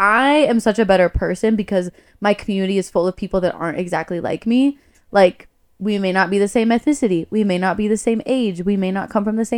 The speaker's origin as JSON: {"language": "English", "region": "East Coast", "country": "United States", "lives_now": "Minnesota, United States", "said": "because I am from the East Coast and then I came to Minnesota. Minnesota's not the East Coast."}